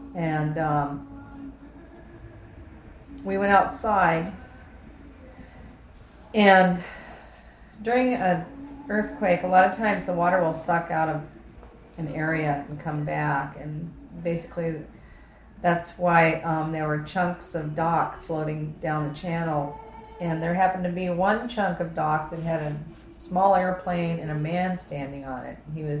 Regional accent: Kodiak, Alaska, United States; Well, I was born and raised in Kodiak.

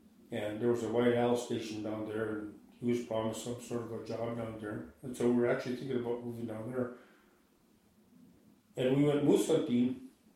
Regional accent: Dillingham, Alaska, United States; I was born on July 27, 1953, at Connect Hospital in out there in Bristol Bay. And that's pretty much where I grew up down in the Agushik village area, and then in Dillingham, my younger years.

